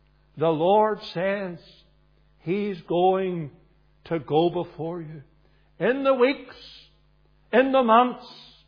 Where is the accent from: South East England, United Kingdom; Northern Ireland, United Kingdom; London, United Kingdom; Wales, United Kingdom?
Northern Ireland, United Kingdom; I was brought up down in County Fermanagh